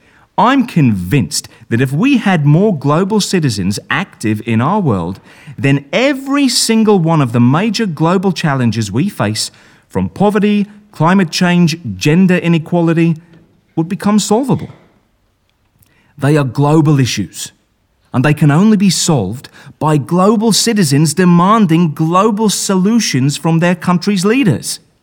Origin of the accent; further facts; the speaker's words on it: Melbourne, Victoria, Australia; I grew up in Melbourne, Australia, and I was one of those little kids that never, ever stopped asking why.